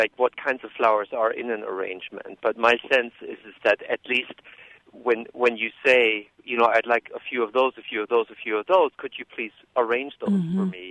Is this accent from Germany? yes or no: yes; Germany; English is a second language; moved away as an adult; now in United States; I grew up in Germany and came to the U.S. about 20 years ago, a little bit more.